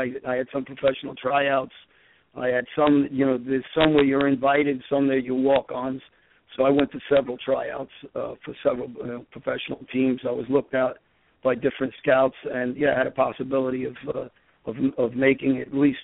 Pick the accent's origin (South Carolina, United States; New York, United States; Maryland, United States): New York, United States; Queens; So I came from, a lower middle class upbringing in Woodhaven, Queens